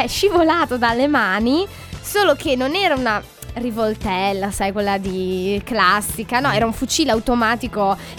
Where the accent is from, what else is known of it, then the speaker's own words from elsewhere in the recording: Emilia-Romagna, Italy; Vabbè, noi parmigiani e reggiani siamo un po' indietro